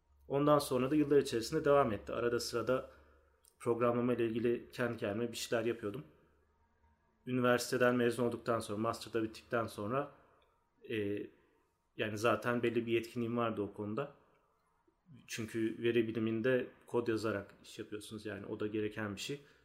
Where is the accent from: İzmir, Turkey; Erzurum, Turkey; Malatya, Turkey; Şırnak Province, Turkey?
İzmir, Turkey; also born or lived in Istanbul; İzmirliyim ben de Can gibi. İzmir'de lisenin başına kadar okudum. Lisede İstanbul'a geldim.